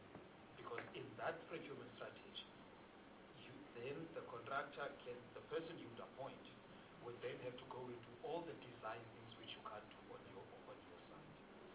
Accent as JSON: {"language": "English", "region": "Eastern Cape", "country": "South Africa", "said": "I'm from the Eastern Cape, so I can be abused for using, let's say, Eastern Cape municipality."}